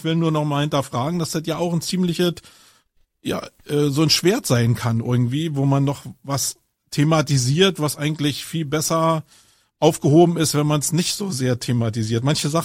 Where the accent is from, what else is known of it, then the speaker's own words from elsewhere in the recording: Berlin, Germany; Nun komme ich aus Berlin.